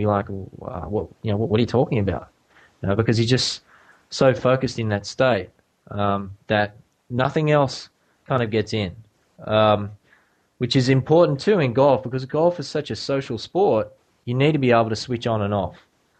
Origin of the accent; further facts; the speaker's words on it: Australia; I'm biased, I'm Australian